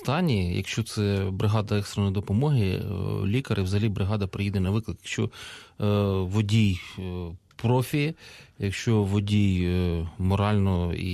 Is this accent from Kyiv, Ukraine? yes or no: no; Lviv, Lviv Oblast, Ukraine; так сталося, що дуже багато років літнього періоду жив у Львові. Мій рідний Львів